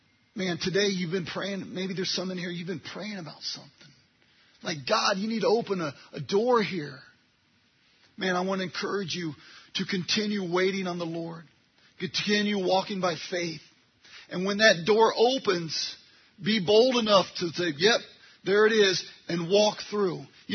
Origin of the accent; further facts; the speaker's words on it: California, United States; now in Illinois, United States; Well, I never thought I'd be living in Illinois. I was growing up in California.